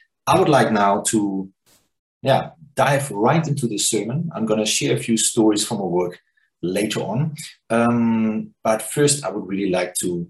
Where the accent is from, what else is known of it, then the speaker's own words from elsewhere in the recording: Germany; English is a second language; now in South Africa; I'm from Germany